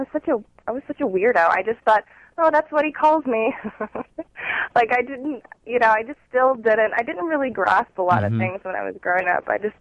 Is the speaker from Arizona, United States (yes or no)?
no; Oregon, United States; Well, me, I grew up in a small town in Oregon